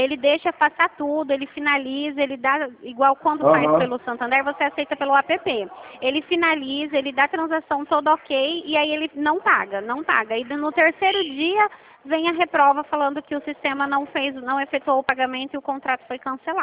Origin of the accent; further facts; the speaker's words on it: São Paulo, Brazil; Eu sou de São Paulo.